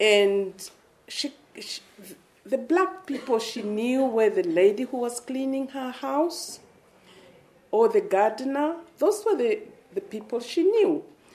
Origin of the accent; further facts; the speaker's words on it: Namibia; As I said earlier, we are both born and bred in Namibia. So we know our communities. We know the mentalities.